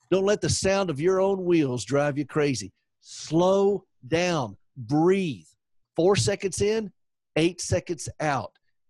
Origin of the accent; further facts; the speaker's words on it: the South, United States; I'm from the South